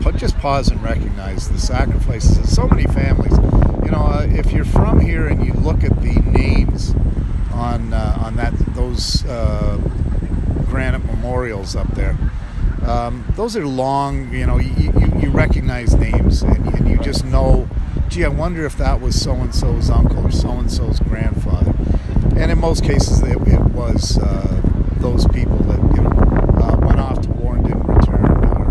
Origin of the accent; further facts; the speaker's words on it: Windsor, Ontario, Canada; I'm originally from Windsor, which is a border city, so we're very closely aligned with the anti-war movement